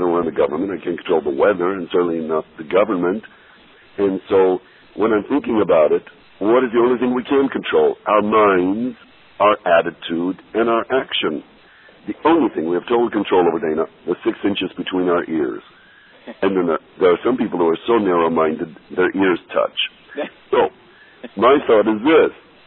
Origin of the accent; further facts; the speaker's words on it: Israel; now in United States; I'm originally from Israel. I'm still a guest here after 50 years.